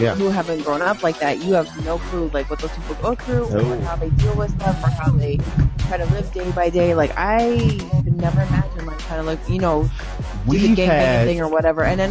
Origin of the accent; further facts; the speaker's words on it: Washington, United States; you know where I come from is from Washington State, and we border Canada. And literally my town is like on the border of Canada.